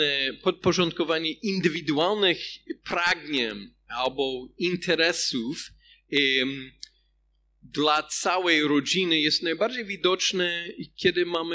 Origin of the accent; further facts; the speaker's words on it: United States; Polish is a second language; now in Poland; chociaż jestem Amerykaninem i pochodzę z innej kultury oczywiście. I też Polska jest trochę bardziej kolektywistyczna niż moja rodzinna kultura jest